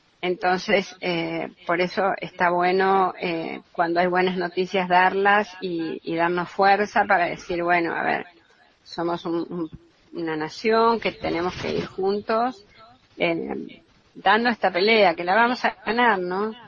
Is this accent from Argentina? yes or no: yes; Argentina; y levantemos también el espíritu como argentinos, ¿no?